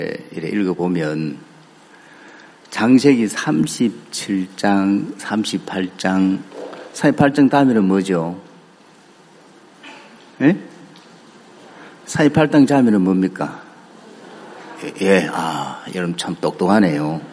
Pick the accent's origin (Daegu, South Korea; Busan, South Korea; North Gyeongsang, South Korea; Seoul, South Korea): North Gyeongsang, South Korea; Andong; born there; 제가 10남매예요. 10남매고 아주 이제 안동 근가로 양반집 이제에서 태어났어요.